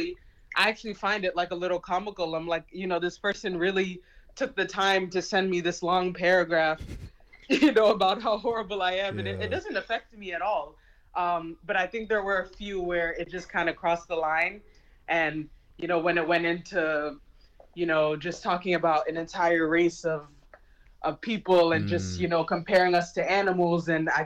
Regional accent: United States; that I should just, you know, play for where I'm from is in the States.

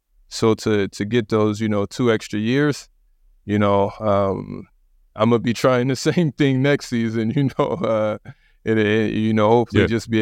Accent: United States; growing up in America, Athens or Greece is just everybody's kind of like top destination of like fairy tale vacations.

